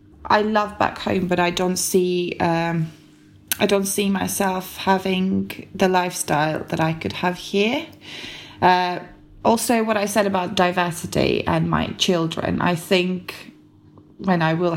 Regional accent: Riga, Latvia; I grew up in Riga suburbs, so suburbs of the capital city.

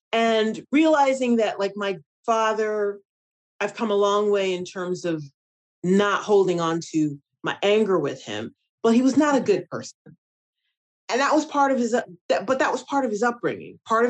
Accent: United States; growing up in the United States and not seeing Black women anywhere as the center of the story.

